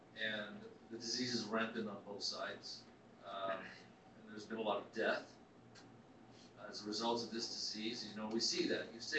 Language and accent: English; Glasgow, Scotland, United Kingdom; born there; So I was born in Glasgow, Scotland. My father's people are from the Outer Hebrides on the northwest coast of Scotland